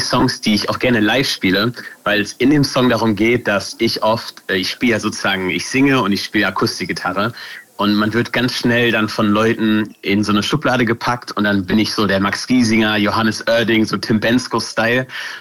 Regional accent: Hameln, Lower Saxony, Germany; das ist so meine Heimat, meine Freunde, meine Familie, die sind daher und ich hatte halt eine sehr gute Zeit, ich war auf dem Schiller-Gymnasium, ich hatte tolle Musiklehrer und das macht für mich so Hameln aus.

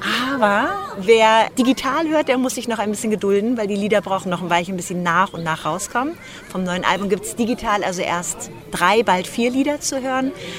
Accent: Berlin, Germany; bei denen ich als Berliner Mädchen mitmachen durfte

